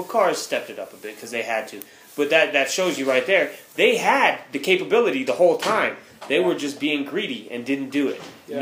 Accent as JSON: {"language": "English", "country": "United States", "said": "Now, I'm an American, so I like to drag race."}